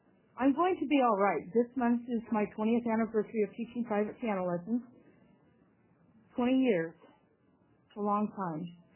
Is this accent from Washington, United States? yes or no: yes; Long Beach, Washington, United States; also born or lived in Portland; And I feel very lucky because as a child growing up in Portland and Long Beach, Washington, I was given the best of everything.